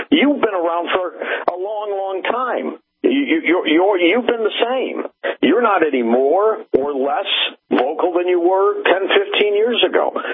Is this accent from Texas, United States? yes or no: no; St. Louis, Missouri, United States; Jack Dorsey was from St. Louis. I'm from St. Louis.